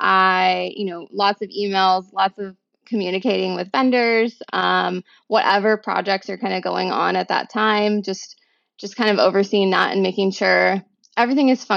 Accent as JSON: {"language": "English", "town": "Seattle", "region": "Washington", "country": "United States", "tie": "born or raised there", "moved": "as an adult", "lives_now": "California, United States", "said": "I was like, okay, I'm from Seattle. And so it is cold and rainy in Seattle. And I had grown up there my whole life."}